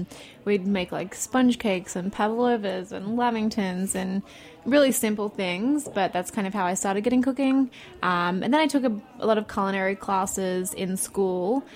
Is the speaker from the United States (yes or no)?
no; Perth, Western Australia, Australia; I'm from Perth, Australia, so the west coast of Australia. Yeah, it's about a 30-hour flight from New York to Perth. So I like to think of it as the deep, deep south. It's basically as far south as you can go